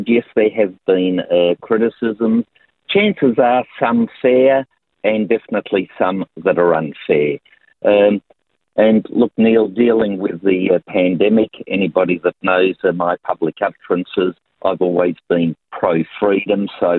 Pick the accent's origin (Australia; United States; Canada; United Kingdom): Australia; Tasmania; here in my home state of Tasmania